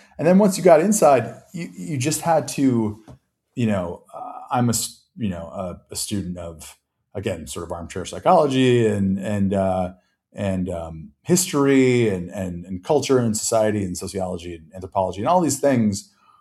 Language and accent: English; Austin, Texas, United States; I grew up in Austin, Texas. You know, I spent a year and a half on a Navajo reservation, New Mexico, when I was a small child